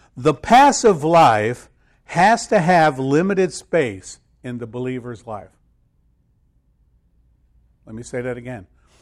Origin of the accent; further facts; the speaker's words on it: Connecticut, United States; I'm from Connecticut. I don't really care.